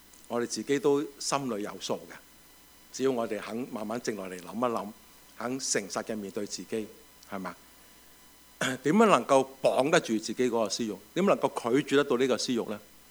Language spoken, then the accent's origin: Cantonese; China; 我哋中国人就识得话一句神推鬼拱，系咪啊？